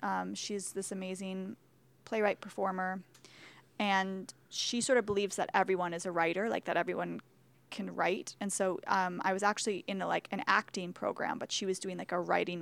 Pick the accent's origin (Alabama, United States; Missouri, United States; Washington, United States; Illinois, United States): Washington, United States; Wenatchee; I grew up in Wenatchee, Washington, which is like a small city in eastern Washington state, kind of rural Washington.